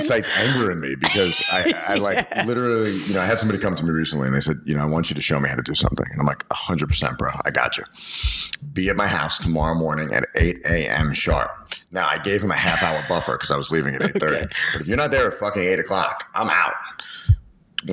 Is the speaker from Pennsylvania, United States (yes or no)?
no; Queens, New York, United States; Puerto Rican father, Italian mothers, and we're both from Queens. And we grew up to give context, I grew up in a very similar household.